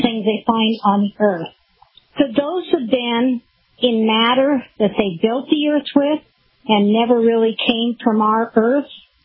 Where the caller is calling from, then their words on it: Chehalis, Washington, United States; I'm calling from Chehalis, Washington, and listening to North Carolina's WSTC 1010.